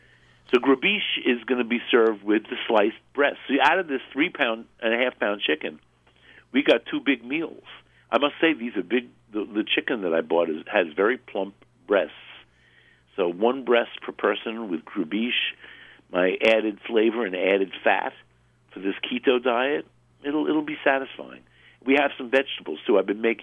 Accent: Brooklyn, New York, United States; Anyway, I'm from Brooklyn. We're used to variety here.

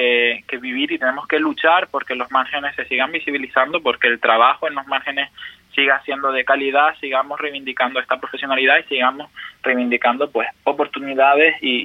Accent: Canary Islands, Spain; somos canarias, somos una identidad, somos un contexto, somos una historia

